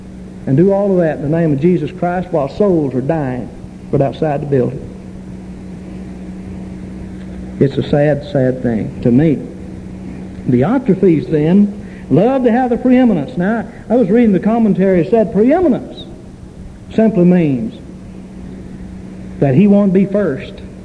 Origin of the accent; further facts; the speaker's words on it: Texas, United States; Well, I came from East Texas.